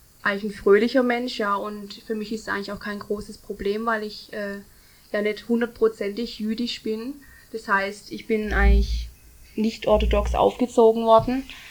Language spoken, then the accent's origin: German; Stuttgart, Baden-Württemberg, Germany; ich komme aus Stuttgart, bin 19 Jahre alt und noch Schülerin.